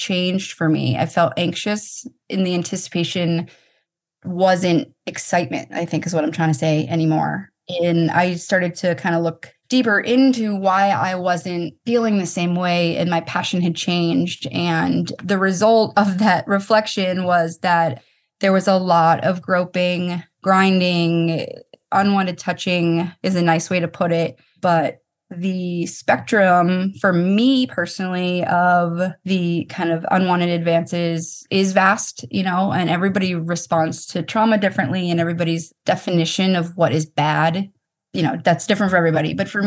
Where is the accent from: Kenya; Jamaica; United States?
United States; Boston, Massachusetts; And it was at Fenway Park. I was on the field. I'm from Boston.